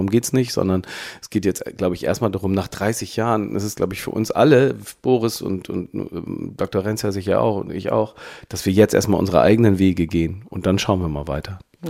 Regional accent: Pinneberg, Schleswig-Holstein, Germany; wo ich geboren bin, nämlich tatsächlich im Kreiskrankenhaus in Pinneberg. Und ich habe meine Kindheit auch in Pinneberg verbracht

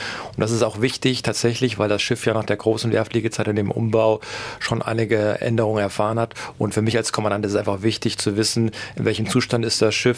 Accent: Hesse, Germany; born there; Ich bin gebürtiger Hesse, von daher nicht zwingendermaßen mit der See so vertraut gewesen.

